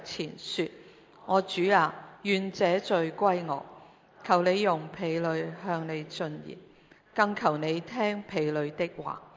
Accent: Guangdong, China; 学我们广东人有句叫做反转猪肚

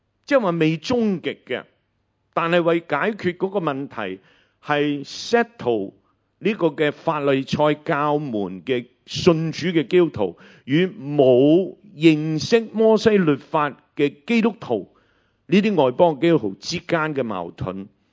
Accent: China

